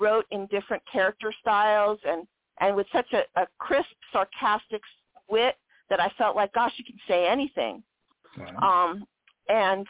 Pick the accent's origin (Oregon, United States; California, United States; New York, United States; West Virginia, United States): California, United States; Long Beach; I grew up in Long Beach and I spent most afternoons after school at the library.